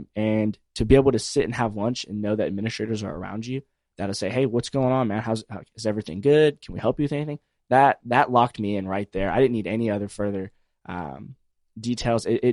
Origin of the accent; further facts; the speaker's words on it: Pensacola, Florida, United States; I'm as well from Pensacola, Florida.